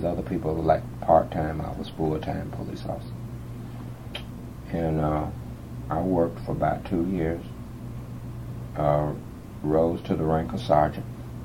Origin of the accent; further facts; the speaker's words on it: Austell, Georgia, United States; I decided when I was growing up in Austell, I worked for a print shop.